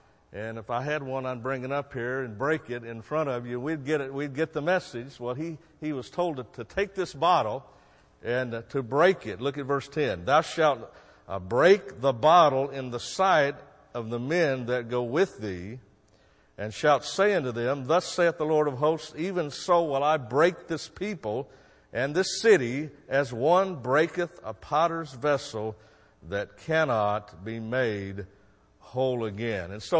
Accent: Oklahoma, United States; now in Michigan, United States; I am not originally from Michigan. I'm from Oklahoma.

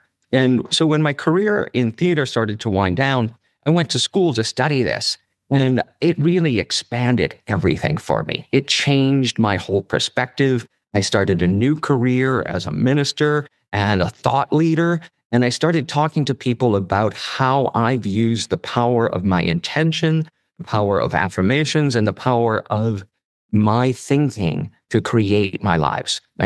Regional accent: New Orleans, Louisiana, United States; moved away as an adult; now in New York City, United States; I moved from New Orleans, which is an incredible city to be from, right? I moved from New Orleans filled with great food, great music, great people, great energy. And I moved to New York City because I wanted a career in show business

